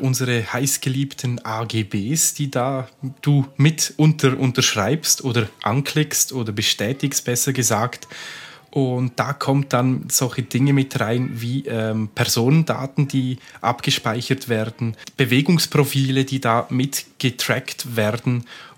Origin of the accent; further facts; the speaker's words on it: Switzerland; Genau, bei uns in der Schweiz gibt es von der Bundesbahn, SBB wird die so genannt, ein gratis WLAN.